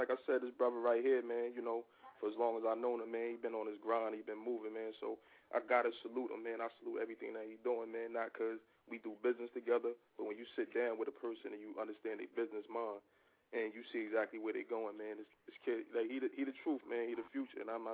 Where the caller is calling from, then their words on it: Philadelphia, Pennsylvania, United States; I'm calling from Northeast Philly, man.